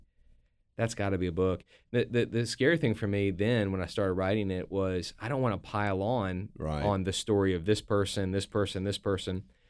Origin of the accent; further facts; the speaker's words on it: New Orleans, Louisiana, United States; also born or lived in Miami; So I grew up in New Orleans